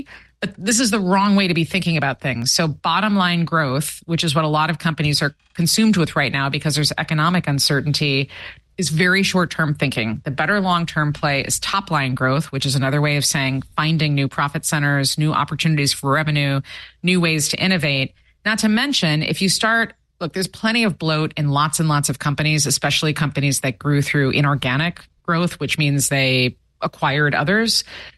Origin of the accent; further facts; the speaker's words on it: Midwest, United States; And I'm from Middle America, so this is not a knock against Middle America.